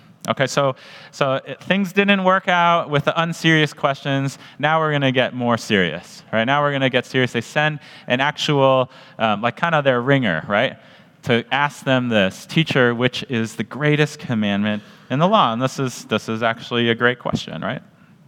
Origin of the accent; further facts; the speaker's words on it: Canada; Everyone knows I'm Canadian.